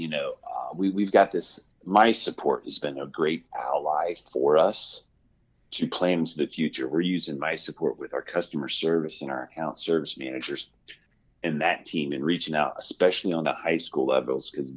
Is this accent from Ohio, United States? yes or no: yes; Ohio, United States; Well, I grew up in the Midwest, Ohio, cheering for the Bengals and the Reds.